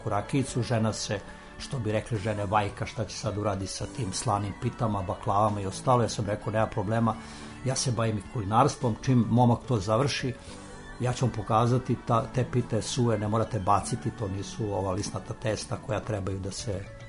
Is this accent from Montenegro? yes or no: no; Selevac, Šumadija and Western Serbia, Serbia; ja sam došao iz Selevca i radim po ugovoru u ovom servisu